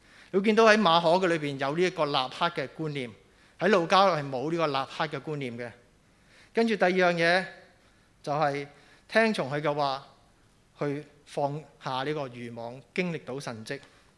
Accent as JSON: {"language": "Cantonese", "country": "Hong Kong", "tie": "born or raised there", "said": "我们香港人，我们自小到大讲广东话，识中文，这些不是英文，也不是那些原文，希伯来文、希列文，那些我全部都不识，我只是识中文"}